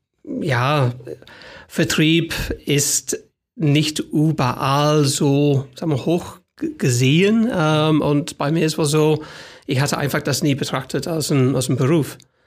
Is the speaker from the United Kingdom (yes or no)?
yes; Birmingham, West Midlands, United Kingdom; weil ich komme an sich aus der Region Birmingham, wo meine ganze Familie und Freunde sind.